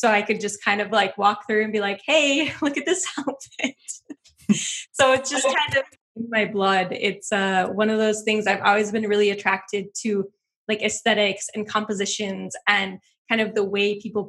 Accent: Wisconsin, United States; I grew up in Wisconsin in the middle of nowhere. But even though we lived like out off of a country road, I was obsessed with dressing.

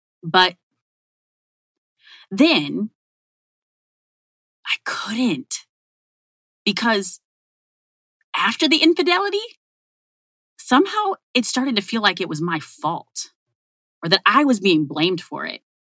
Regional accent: Minneapolis, Minnesota, United States; So I come from humble beginnings. I grew up in North Minneapolis.

